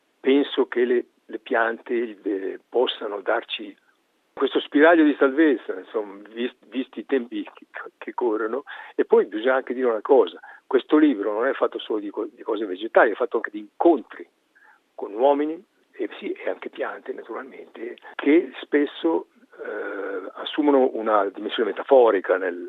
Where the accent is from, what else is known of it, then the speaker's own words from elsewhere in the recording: Chiasso, Ticino, Switzerland; also born or lived in Coldrerio; io sono un uomo di periferia, io sono cresciuto a Chiasso e poi mi sono spostato a Coldrerio, quindi sono un uomo di pianura o di colle. Però adesso io vivo da 25 anni